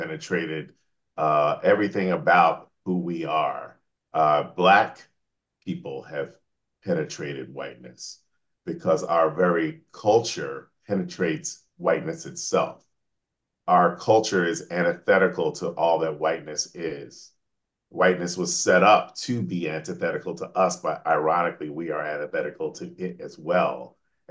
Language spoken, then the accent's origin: English; United States; And obviously, I'm Black American, so I'm writing for Black people all the time.